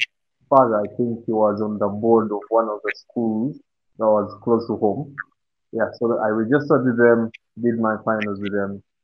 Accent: Kampala, Central Region, Uganda; Kampala, the capital city.

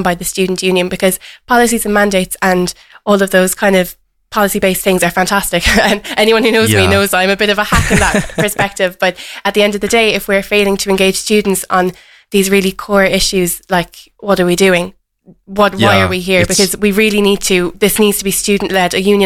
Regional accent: Munster, Ireland; I'm from Waterford. I'm from the Waterford Gaeltacht. On Rhine. So I'm a fluent Irish speaker

